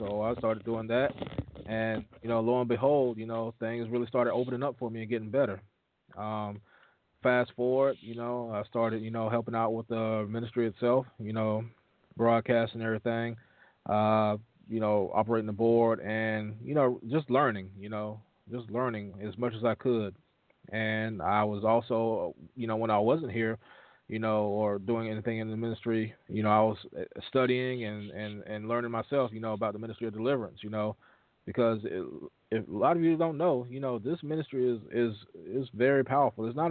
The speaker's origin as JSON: {"language": "English", "region": "the Carolinas", "country": "United States", "said": "I am from the Carolinas, about 6-7 hours away from Brother Emmett and Brother John."}